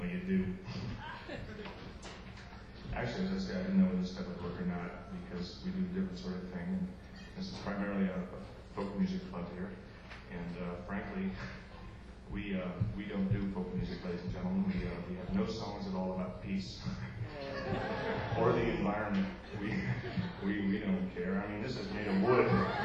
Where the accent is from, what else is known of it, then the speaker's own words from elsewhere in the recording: New York, United States; This is very interesting to me because this is my hometown. I know so little about it because I'm on the road all the time.